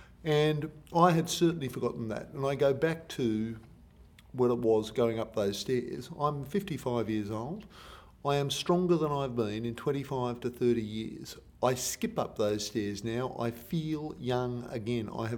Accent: Australia; As many Australian blokes, we look at ourselves in the mirror

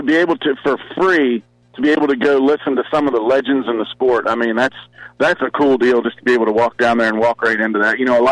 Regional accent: Maryland, United States; also born or lived in Florida; And I'm originally from Maryland and then moved to Florida.

